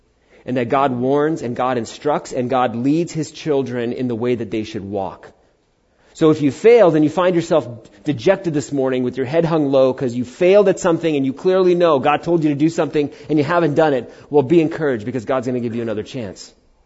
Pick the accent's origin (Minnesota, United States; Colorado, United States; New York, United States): New York, United States; Queens; born there; I was born in Queens, New York, right?